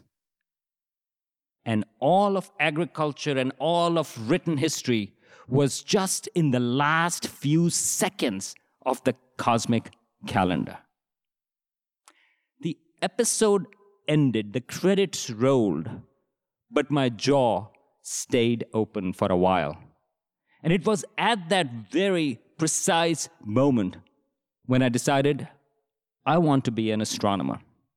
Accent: Pakistan; I grew up in Pakistan in the 70s and 80s.

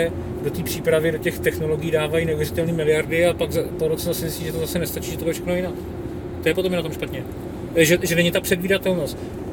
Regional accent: České Budějovice, South Bohemian Region, Czechia; now in Prague, Czechia; jsem jako rodák z Českých Budějovic, jsem vždycky říkal, nikdy nebudu do Prahy, skončil jsem v Praze.

